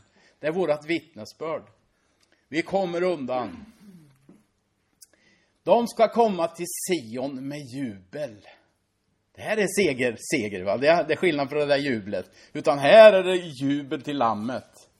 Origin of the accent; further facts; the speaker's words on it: Finspång, Östergötland, Sweden; Jag brukar drömma att jag är min hembygd av någon konstig anledning. Och jag cyklade där i Finspång